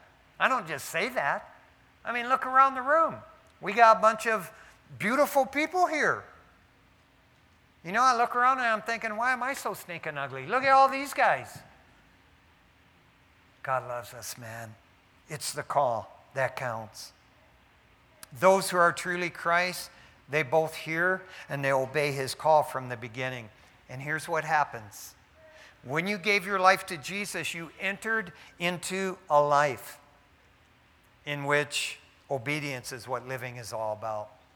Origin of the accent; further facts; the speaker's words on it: Detroit, Michigan, United States; Man, growing up in East Detroit, we had an island off of Detroit called Belle Isle.